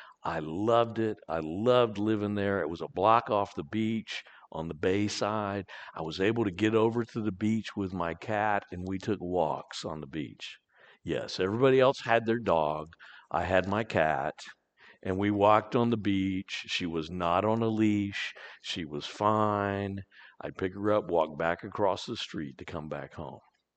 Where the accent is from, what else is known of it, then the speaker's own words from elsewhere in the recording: Chesapeake Bay, United States; I grew up on the Chesapeake Bay. Chesapeake Bay is not the ocean, but it's large enough